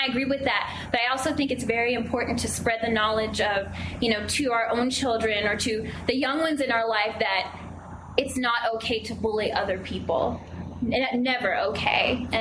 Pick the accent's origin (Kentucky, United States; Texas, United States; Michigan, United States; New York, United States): Texas, United States; Paris; I do a lot of work with the shelters back home in my hometown of Paris, Texas, and different things around Dallas.